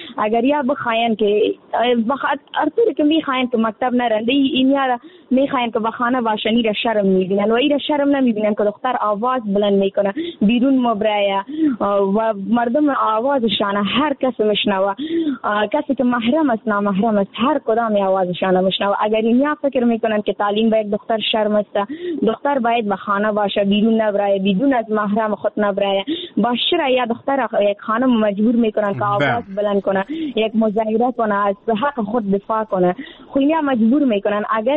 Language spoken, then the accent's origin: Persian; Afghanistan; ما افغان هستیم